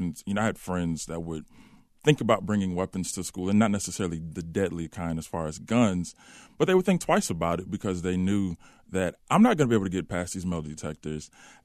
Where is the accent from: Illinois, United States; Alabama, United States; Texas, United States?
Illinois, United States; Chicago; Again, for me, growing up in Chicago in the 1990s, this was normal.